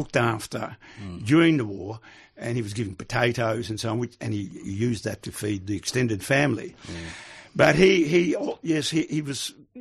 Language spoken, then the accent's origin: English; Netherlands; now in Australia; So that was one reason why we emigrated from Holland to Australia.